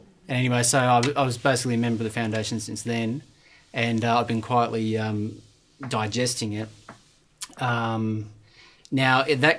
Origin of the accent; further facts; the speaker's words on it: Brisbane, Queensland, Australia; born there; I was born in Brisbane